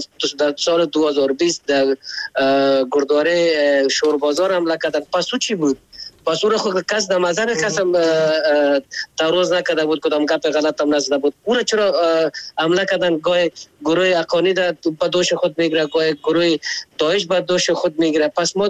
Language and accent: Persian; Afghanistan; ما خو افغان هستیم،